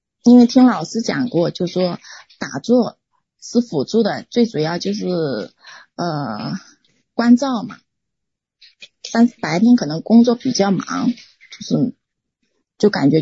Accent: Anhui, China; 就是我老家是安徽人，就是说我们那里的人他会吃那个生葱生蒜

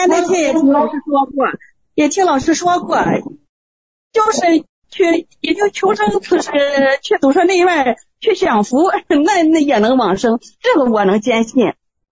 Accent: Linyi, Shandong, China; 因为我们临沂这边呀，现在就说，都在认祖归宗

